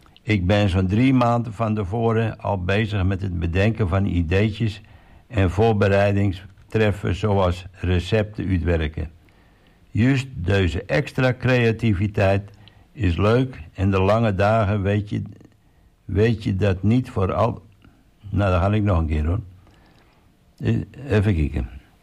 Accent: Vollenhoven, Overijssel, Netherlands; Wonen we aan de Burg. En ik ben geboren en getogen in Vollenhoven. … met 2 broers en een zus.

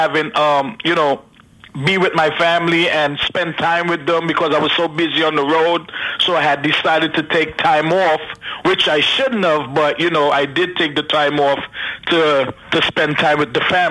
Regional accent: Brooklyn, New York, United States; also born or lived in Trinidad and Tobago; Yes, I was born in Trinidad. At the age of 10, my mother brought the family up to America. And from America, from Brooklyn, I decided to get into music at age 16.

